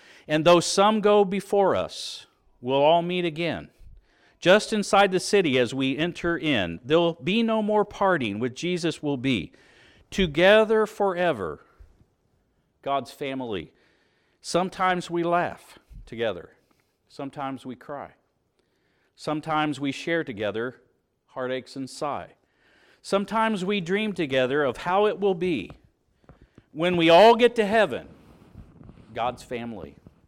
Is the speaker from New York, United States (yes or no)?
no; Odessa, Florida, United States; A pillar is what you see back in Florida. I grew up out in Odessa.